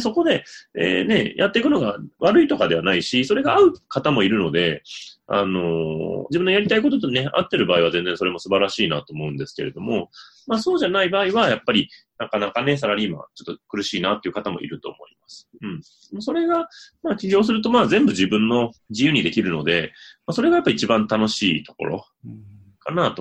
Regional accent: Wakayama, Japan; born there; 私自身はですね、まあ、1975年に和歌山県で生まれまして

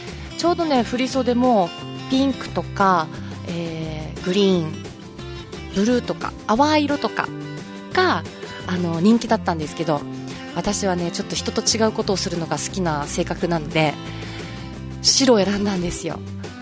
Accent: Nishihara, Okinawa, Japan; 15年前が私の成人式。西原出身なので

